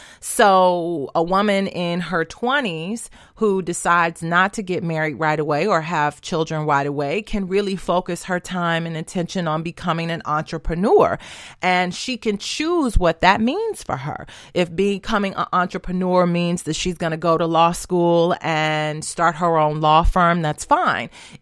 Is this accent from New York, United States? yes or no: no; Detroit, Michigan, United States; And as you all know, I'm from Detroit.